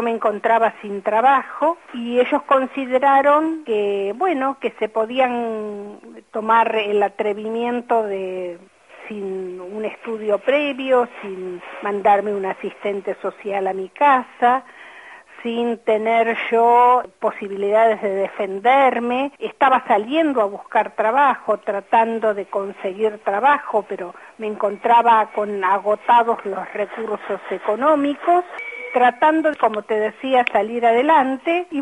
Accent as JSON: {"language": "Spanish", "town": "Remedios de Escalada", "region": "Buenos Aires Province", "country": "Argentina", "tie": "born or raised there", "said": "soy oriunda de Capital Federal, luego vine a vivir a Remedios de Escalada y estudié en Remedios de Escalada"}